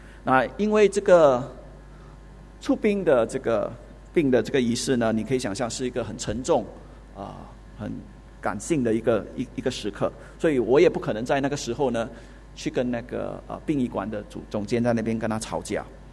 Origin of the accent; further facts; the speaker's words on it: Singapore; 用一句我们新加坡人的俗语啊